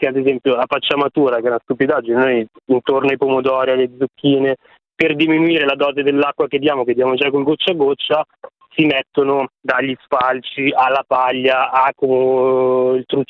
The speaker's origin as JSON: {"language": "Italian", "town": "Milan", "region": "Lombardy", "country": "Italy", "said": "io poi sono di Milano come dicevo prima"}